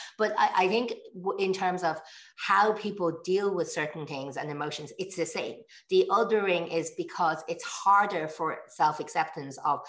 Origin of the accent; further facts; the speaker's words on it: Ireland; The thing is, I know for a fact, being Irish, born and raised here, that the majority of Irish people are not racist.